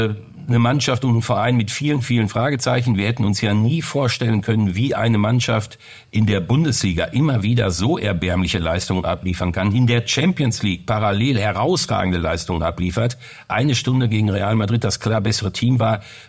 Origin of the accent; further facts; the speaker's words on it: Essen, North Rhine-Westphalia, Germany; bin ja gebürtiger Essener